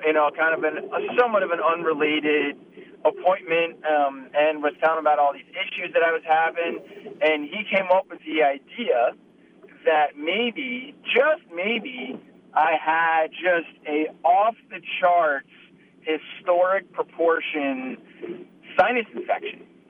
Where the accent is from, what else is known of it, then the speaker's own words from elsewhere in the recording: Cold Spring Harbor, New York, United States; now in San Diego, United States; Yeah, born and raised in New York. So I actually grew up right outside Manhattan on the North Shore of Long Island in a real small town called Cold Spring Harbor. It's a tiny little town.